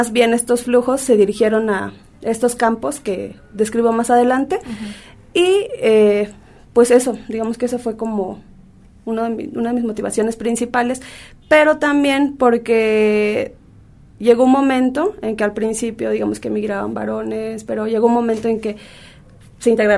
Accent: Tatahuicapa, Veracruz, Mexico; yo soy de una comunidad de Veracruz, se llama Tatahuicapa, y que está más o menos como a 9 horas del Distrito Federal

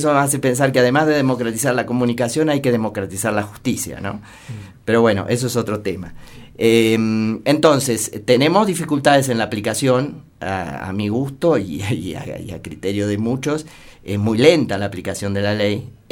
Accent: Argentina; la ley de servicios de comunicación audiovisual en mi país es una gran conquista. Yo creo que una bisagra para la democracia argentina

